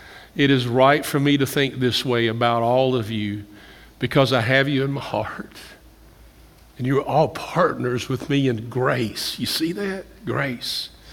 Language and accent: English; Campbellsville, Kentucky, United States; I remember working in a hardware store growing up in Campbellsville. It was a Western Auto. It was on Main Street.